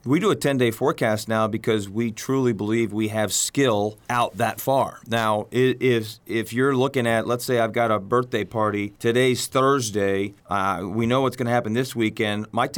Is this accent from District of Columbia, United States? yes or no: yes; Washington, District of Columbia, United States; born there; also born or lived in Prince George's County; Not many of us native Washingtonians. I was born in Washington, D.C. We lived in Prince George's County for a number of years.